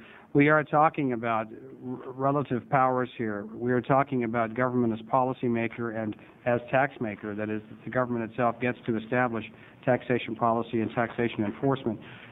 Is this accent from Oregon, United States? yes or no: yes; Salem, Oregon, United States; from Salem.